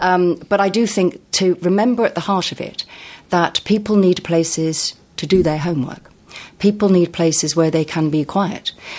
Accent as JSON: {"language": "English", "region": "South East England", "country": "United Kingdom", "said": "And I come from Sussex, and in Sussex and Hampshire, there have been a lot of new libraries opened."}